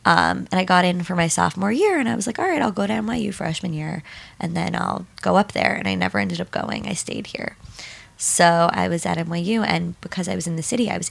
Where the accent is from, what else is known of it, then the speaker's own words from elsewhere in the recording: New York, United States; I grew up in Long Island.